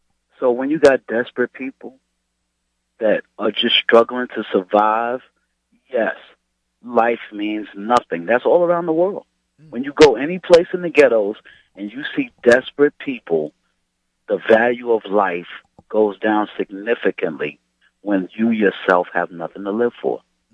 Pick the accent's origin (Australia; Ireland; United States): United States; Bronx, New York; from the Bronx.